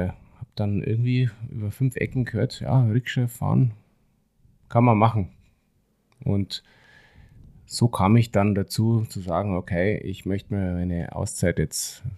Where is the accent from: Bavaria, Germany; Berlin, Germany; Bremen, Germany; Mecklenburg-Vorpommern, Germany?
Bavaria, Germany; Munich; ich als gebürtiger Münchner, der seit über 40 Jahren irgendwie auf Wiesen geht oder getragen wurde